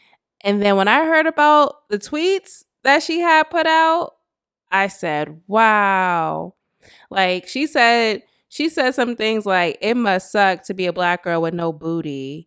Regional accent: Bronx, New York, United States; I was raised in the Bronx.

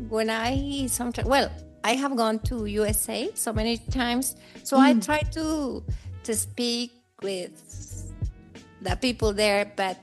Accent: Mexico City, Mexico; born there; English is a second language; I was born in Mexico City, but I live in Toluca, that is Estado de México.

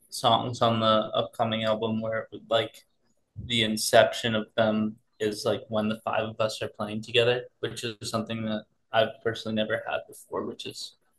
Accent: Long Island, New York, United States; I'm from Long Island. And I was always driving out to see bands.

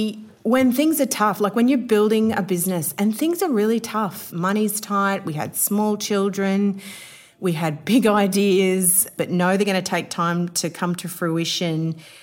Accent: Barcaldine, Queensland, Australia; So I'm actually from Western Queensland. I was born in a town called Barcaldine, which is not too far from Longreach. So I spent a majority of my childhood in Barcaldine. And then just before I started boarding school, we moved to another smaller country town called Surratt, which is not far from Roma. So I call Western Queensland home.

